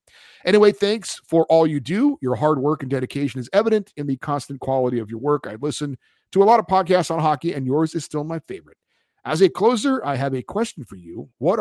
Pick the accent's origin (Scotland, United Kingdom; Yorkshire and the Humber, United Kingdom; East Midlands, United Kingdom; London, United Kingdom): London, United Kingdom; Born and bred in London, I support my local team, Charlton Athletic